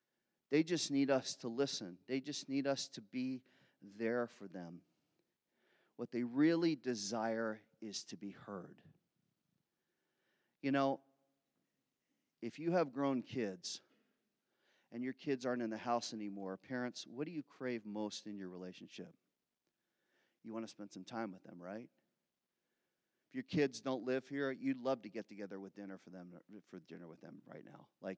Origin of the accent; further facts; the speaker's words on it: Philadelphia, Pennsylvania, United States; born there; I was born in Philly. Soft answer is not my DNA.